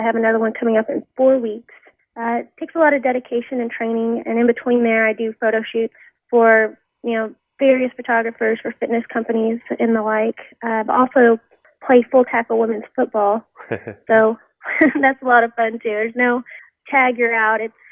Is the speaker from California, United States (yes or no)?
no; Dallas, Texas, United States; And I'm from Dallas. I'm kind of from the concrete jungle, you might say.